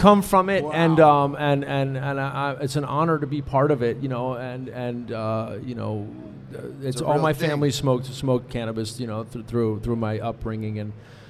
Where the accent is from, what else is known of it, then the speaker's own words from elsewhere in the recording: Miami, Florida, United States; Yeah, you know, I was born and raised in Miami, Florida.